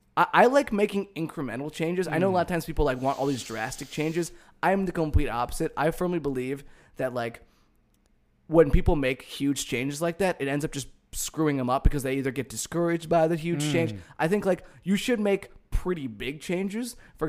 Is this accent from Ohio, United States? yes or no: yes; Akron, Ohio, United States; I grew up like right outside of Akron, Ohio, which is like close to Cleveland. So a lot of times I just say Cleveland.